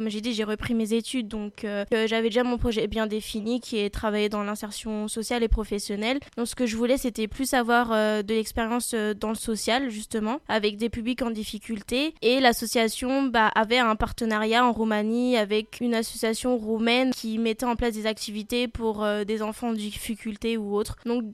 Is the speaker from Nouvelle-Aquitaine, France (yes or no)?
no; Angers, Pays de la Loire, France; je suis originaire d'Angers, j'ai 24 ans